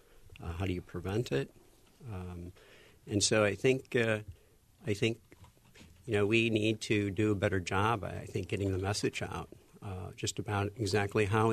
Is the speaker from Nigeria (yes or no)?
no; Iowa, United States; born there; And, I'm an Iowan. I was born in Iowa. I moved away, came back.